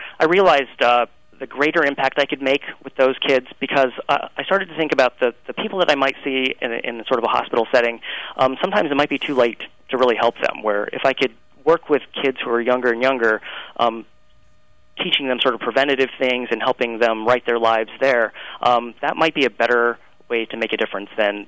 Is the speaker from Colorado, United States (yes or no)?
yes; Colorado, United States; I'm originally from Colorado